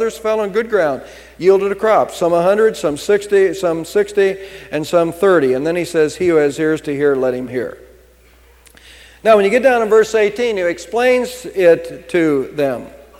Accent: United States; I am here and I'm from America

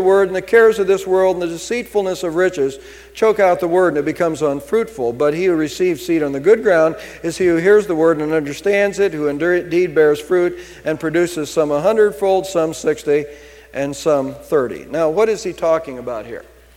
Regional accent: United States; I am here and I'm from America

